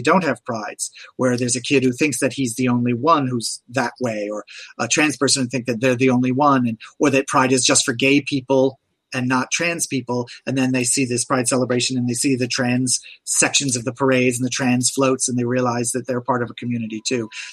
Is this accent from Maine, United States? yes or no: yes; Portland, Maine, United States; I was Portland, Maine. I grew up in Maine. In Portland, Maine, when I grew up, was the land that time forgot.